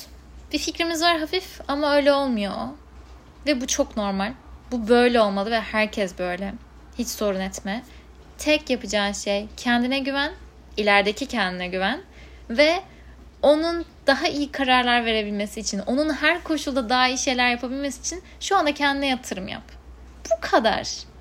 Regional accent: Istanbul, Turkey; born there; now in Düzce, Turkey; hani Düzce'de yaşıyorum, İstanbul'da doğdum, İstanbul'a bağlantılarım var.

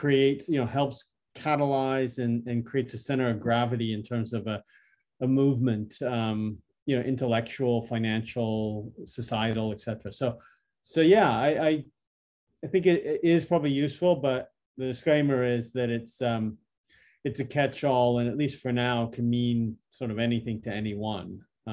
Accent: Canada; I'm Canadian. I don't know how to pronounce it.

